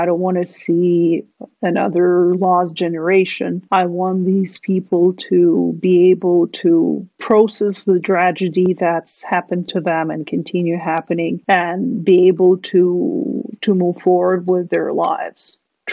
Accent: Ukraine; I was born and raised in Ukraine. I graduated from Pharmaceutics University back there, so I lived a good portion of my life in Ukraine.

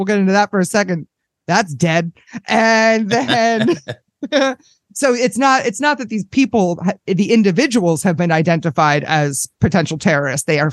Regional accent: Maryland, United States; You guys got to understand, I was born and raised in Maryland. Everybody I know from my childhood is a pinko commie leftist.

